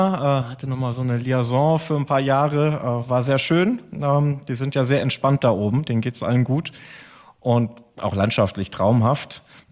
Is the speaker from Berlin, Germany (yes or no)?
no; Bonn, North Rhine-Westphalia, Germany; also born or lived in Norway; Ich bin in der Hauptstadt aufgewachsen, in Bonn damals. Mhm. Und bin also überwiegend im Rheinland zur Schule gegangen, bin aber auch zwischendurch mal in Norwegen eingeschult worden, dann wieder zurück in Bonn.